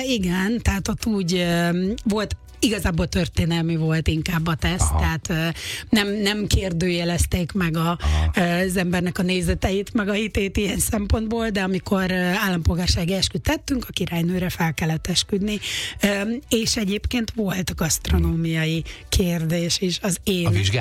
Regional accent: Hungary; moved away as an adult; Magyar vagyok, és az is maradtam.

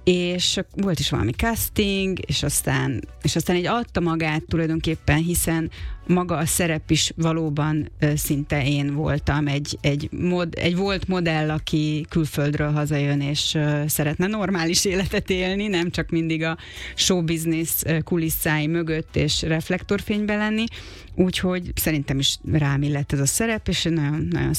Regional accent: Tamási, Tolna, Hungary; ugye én Tamásiban nőttem fel Tolna megyében, majd Pécsre jártam gimnáziumba

